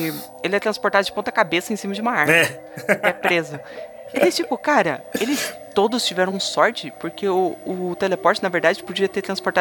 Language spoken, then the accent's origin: Portuguese; Barbosa Ferraz, Paraná, Brazil; born there; Barbosa é o lugar onde eu nasci.